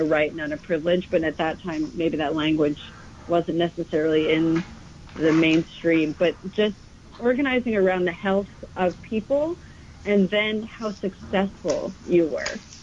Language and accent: English; New York, United States; So I grew up in Westchester, so just outside of the city